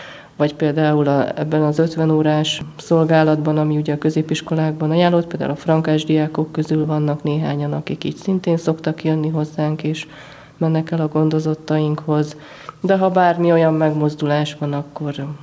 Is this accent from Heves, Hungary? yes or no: yes; Gyöngyös, Heves, Hungary; Én gyöngyösi születésű vagyok, ott is éltem.